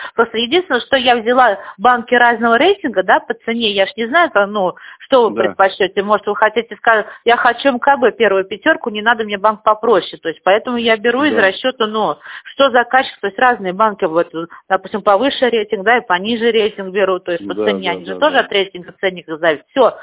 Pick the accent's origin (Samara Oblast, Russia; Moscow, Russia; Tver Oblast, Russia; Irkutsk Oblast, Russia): Tver Oblast, Russia; Tver; Территориально? Тверская, Тверь.